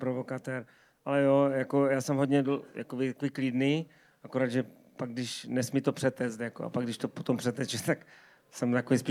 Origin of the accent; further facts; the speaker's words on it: Řepiště, Moravian-Silesian Region, Czechia; Jako v Řepišti, kde, odkud pocházím, tam bylo jezere a byly tam jezdecké koně